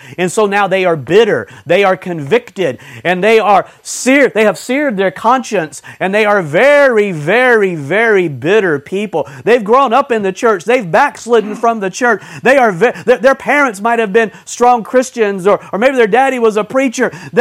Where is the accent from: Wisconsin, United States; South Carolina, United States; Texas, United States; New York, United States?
South Carolina, United States; Blythewood; also born or lived in Columbia; I was born in Columbia, South Carolina. Many of you know that. The Bible Belt. My early childhood for a few years was spent in an elementary school in a small country town called Blythewood.